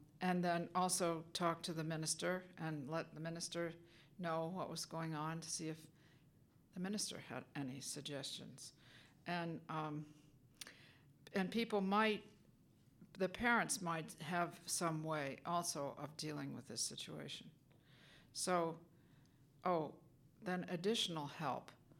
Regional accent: Nahant, Massachusetts, United States; I'm from Nahant, which is a small town near Boston in Massachusetts.

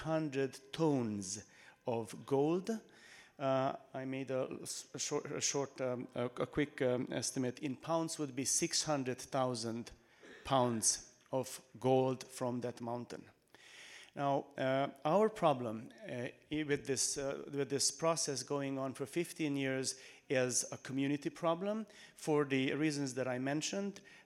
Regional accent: Transylvania, Romania; English is a second language; business of a multinational giant who plans to use cyanide in the mining process in a beautiful forest in my home country, Transylvania.

